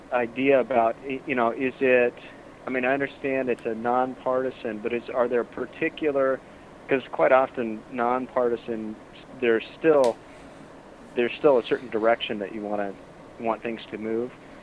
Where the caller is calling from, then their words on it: Simi Valley, California, United States; I'm calling from Simi Valley, California.